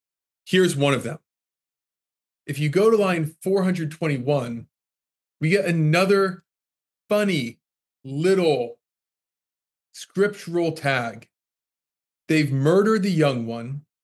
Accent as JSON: {"language": "English", "town": "Steubenville", "region": "Ohio", "country": "United States", "said": "I'm from Steubenville, Ohio."}